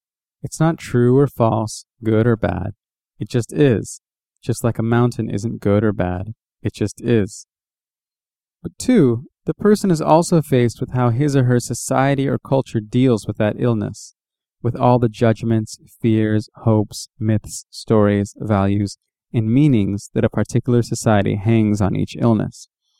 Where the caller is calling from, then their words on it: Monrovia, Montserrado, Liberia; I'm checking in from Congo Town Beach on the outskirts of Monrovia, the capital of Liberia in West Africa